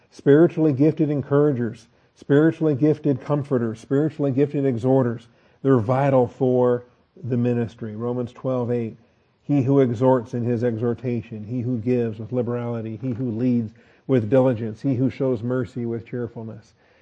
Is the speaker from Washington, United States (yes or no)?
yes; Seattle, Washington, United States; there's a kid I grew up with in Seattle who outgrew his skeletal system.